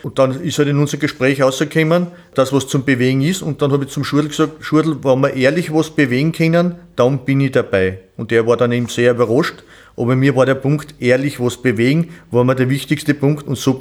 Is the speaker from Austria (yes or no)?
yes; Selztal, Styria, Austria; Ich bin geboren in Selztal, bin zur Schule in Selztal und in Atmung gegangen